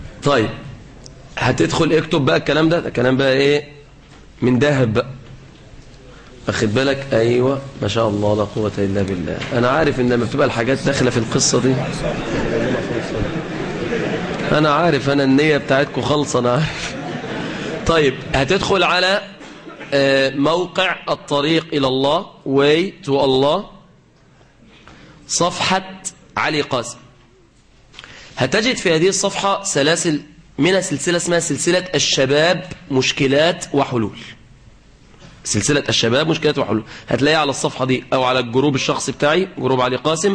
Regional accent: Mansoura, Dakahlia, Egypt

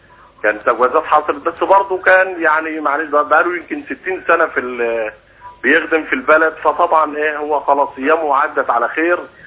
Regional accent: Menouf, Monufia Governorate, Egypt; من منوف نفسها لا من منوف نفسها

